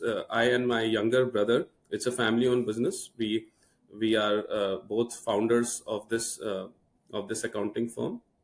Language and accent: English; New Delhi, Delhi, India; So I grew up in New Delhi, as you rightly said, and I was a good student in my childhood.